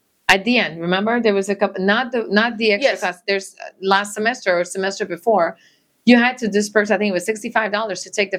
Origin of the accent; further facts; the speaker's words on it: Canada; I'm from Canada, and I did not listen to country music.